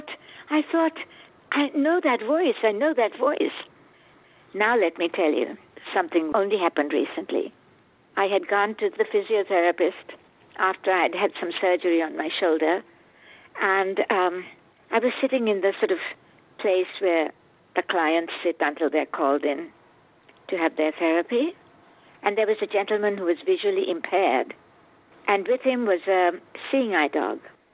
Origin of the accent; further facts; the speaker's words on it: Sri Lanka; now in New York City, United States; I am from Sri Lanka, and I have lived all over the world. Now I make New York City my home